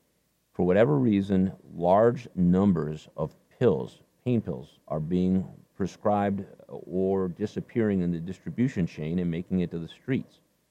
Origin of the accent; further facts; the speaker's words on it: Nevada, United States; And I grew up in Nevada.